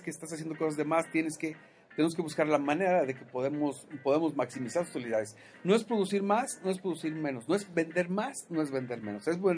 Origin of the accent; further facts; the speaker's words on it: Matehuala, San Luis Potosí, Mexico; De la sucursal, sí, allá en Matehuala.